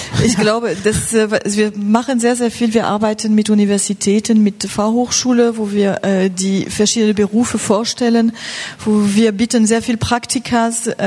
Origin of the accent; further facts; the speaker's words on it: France; German is a second language; moved away as an adult; now in Germany; Ich komme aus Frankreich und war seit 2 Jahren in Deutschland